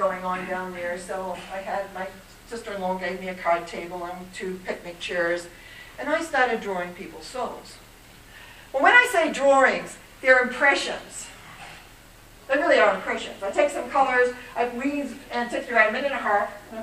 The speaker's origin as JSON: {"language": "English", "country": "New Zealand", "moved": "yes", "said": "I'm from New Zealand originally, which is why I speak a little bit funny sometimes, and I got the inner calling to go back home"}